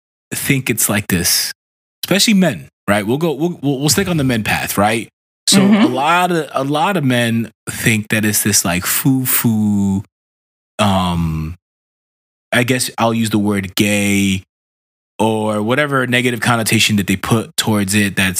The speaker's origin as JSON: {"language": "English", "town": "Brooklyn", "region": "New York", "country": "United States", "tie": "born or raised there", "moved": "yes", "said": "I grew up in Brooklyn, New York in a concrete jungle. Like, the only piece of grass I ever saw was a baseball field where I played baseball on."}